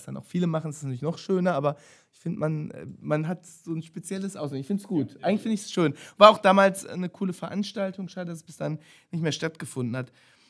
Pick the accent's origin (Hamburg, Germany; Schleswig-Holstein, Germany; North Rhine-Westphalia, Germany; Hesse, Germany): North Rhine-Westphalia, Germany; Moers; da sind sich zumindest meine Heimatstadt Moers und Dienstlaken sehr ähnlich